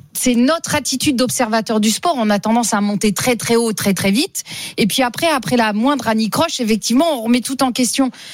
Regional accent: France; me positionner comme comme tout bon Français.

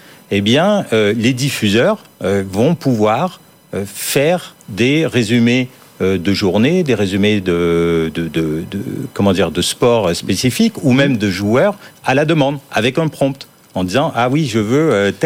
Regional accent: France; nous, en tant que Français

